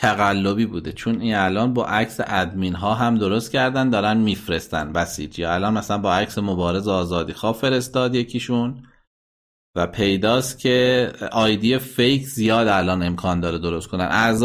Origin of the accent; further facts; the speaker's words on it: Iran; من خانم ایرانی هستم